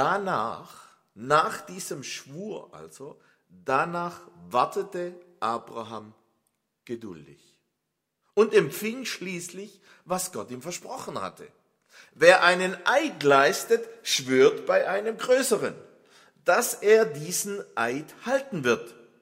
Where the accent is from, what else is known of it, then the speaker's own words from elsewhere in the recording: Baden-Württemberg, Germany; also born or lived in North Rhine-Westphalia; Ich komme aus der Nähe von Stuttgart. Ich bin überzeugter Schwabe, aber ich kann tatsächlich so reden, dass man mich überall versteht. Ich habe das hart antrainiert während 3 Jahre NRW-Aufenthalt.